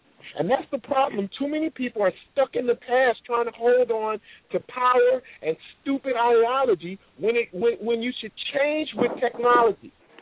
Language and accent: English; Gary, Indiana, United States; now in Los Angeles, United States; I'm originally from Gary, Indiana, a very industrial city in the Midwest.